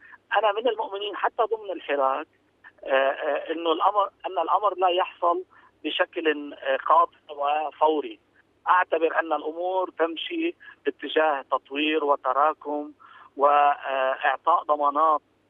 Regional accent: Lebanon; علينا كلبنانيين إجراء تعديلات جوهرية

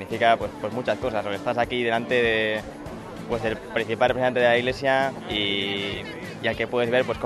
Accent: Barcelona, Catalonia, Spain; y vengo de Barcelona.

